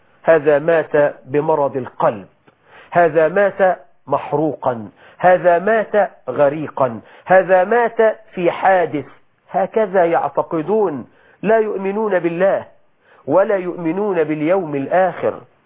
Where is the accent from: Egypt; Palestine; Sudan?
Egypt; بلدنا مصر